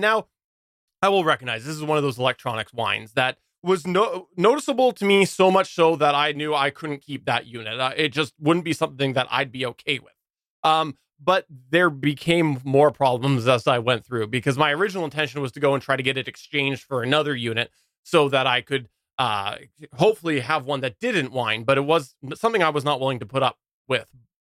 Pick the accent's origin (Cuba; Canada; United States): Canada; that's not just because I'm Canadian.